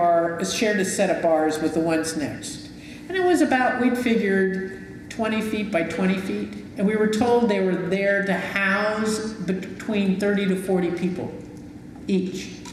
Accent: California, United States; Well, I'm a Californian, and we know our freeways, and they're long and skinny.

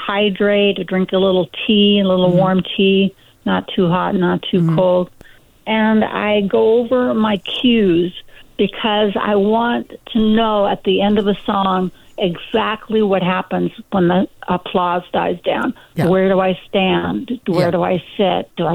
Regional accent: Garden Grove, California, United States; I grew up in Garden Grove, and it was so close to Disneyland, we could see the fireworks from our backyard.

